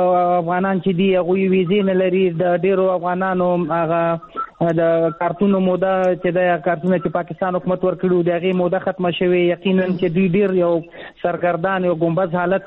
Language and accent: Pashto; Afghanistan; now in Pakistan; تاسو پوهیږئ موږ په افغانستان په پاکستان کې کډوال یو مهاجر یو